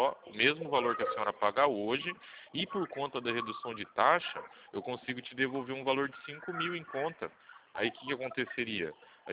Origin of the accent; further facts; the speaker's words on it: Itu, São Paulo, Brazil; muito prazer. Eu sou aqui de Itu